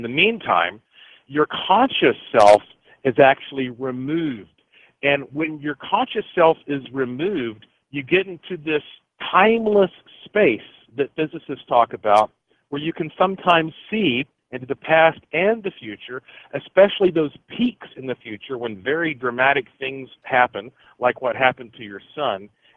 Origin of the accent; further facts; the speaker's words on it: United States; born there; I was born right here in the United States of America. My family on both sides have been here since the 1700s.